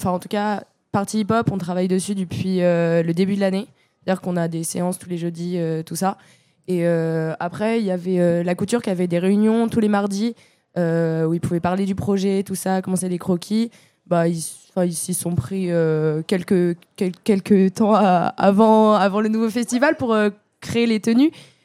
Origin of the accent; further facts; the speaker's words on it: La Souterraine, Nouvelle-Aquitaine, France; On vient de la Souterraine.